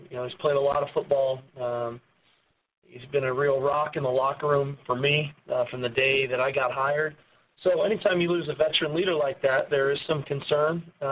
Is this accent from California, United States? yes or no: yes; California, United States; I'm from Southern California, and there's a long line of history and tradition here of winning football and championships and accolades and all those things